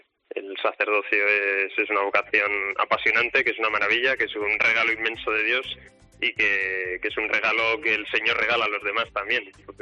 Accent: Burgos, Castile and León, Spain; now in Madrid, Spain; la voy a celebrar en mi tierra natal, en Burgos

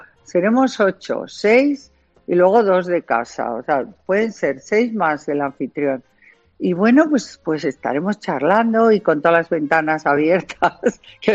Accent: San Sebastián, Basque Country, Spain; Y yo que soy de San Sebastián, que he vivido allí, y bueno.

